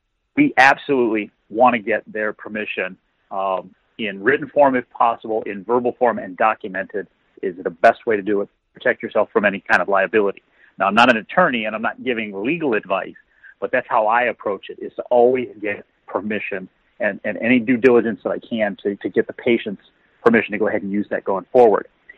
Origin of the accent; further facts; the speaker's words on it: Akron, Ohio, United States; they see that I'm from Akron